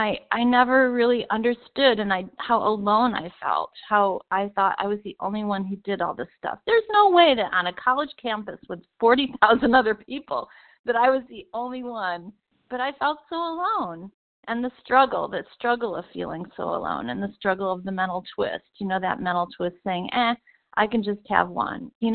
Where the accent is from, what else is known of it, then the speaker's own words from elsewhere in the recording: San Diego, California, United States; Sorry about that. In San Diego.